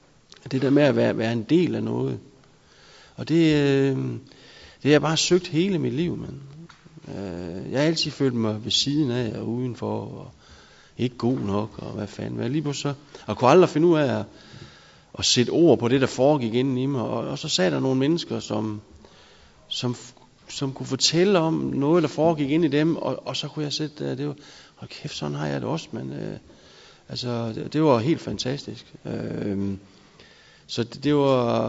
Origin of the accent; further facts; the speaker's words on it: Aalborg, North Denmark Region, Denmark; Jeg kommer fra Aalborg